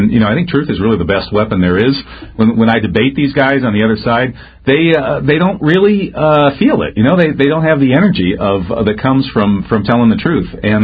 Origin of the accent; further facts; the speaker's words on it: Wisconsin, United States; hey, badger's a noble animal. I'm from Wisconsin. That's our mascot.